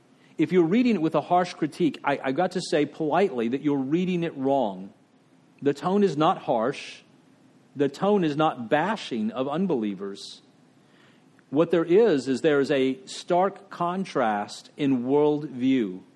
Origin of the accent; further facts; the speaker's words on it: Texas, United States; I remember growing up in Texas when we had blue laws and you couldn't sell certain things on Sunday